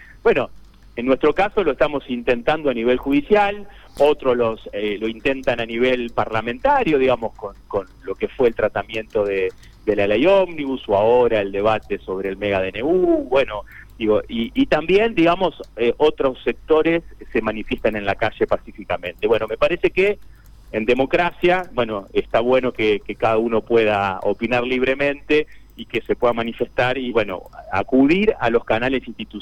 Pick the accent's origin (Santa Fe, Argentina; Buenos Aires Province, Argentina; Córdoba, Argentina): Santa Fe, Argentina; como lo digo como santafesino y como un federalista